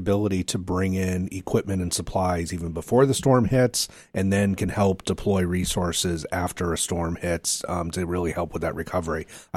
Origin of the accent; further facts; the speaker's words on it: Massachusetts, United States; It was an ice cream stand back in my hometown in Massachusetts where I grew up is where I kind of cut my teeth.